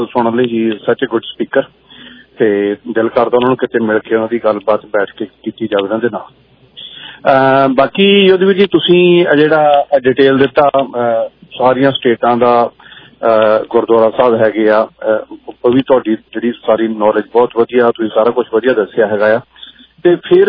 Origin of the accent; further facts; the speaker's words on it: Mathura, Uttar Pradesh, India; ਮੈਂ ਖੁਦ ਮਥੁਰਾ ਦਾ ਜੰਮਪਲ ਹੈਗਾ, ਕ੍ਰਿਸ਼ਨ ਜੀ ਮਹਾਰਾਜ ਦਾ ਜਨਮ ਪਲੇਸ ਹੈਗਾ, ਮੇਰਾ ਬਚਪਨ ਉੱਥੇ ਬੀਤਿਆ, ਮਥੁਰਾ, ਵਰਿੰਦਾਵਨ, ਆਗਰਾ, ਅਲੀਗੜ੍ਹ, ਮੈਂ ਉਸ ਏਰੀਏ ਚ ਰਹਿ ਕੇ ਆਇਆ ਹੈਗਾ।